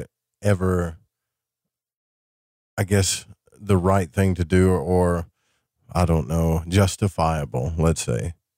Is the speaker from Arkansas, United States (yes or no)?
yes; Arkansas, United States; I'm from Arkansas.